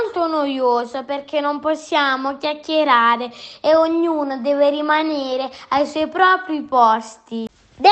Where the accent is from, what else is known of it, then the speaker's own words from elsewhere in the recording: Stigliano, Basilicata, Italy; ho 8 anni, vengo da Stigliano, in provincia di Matera.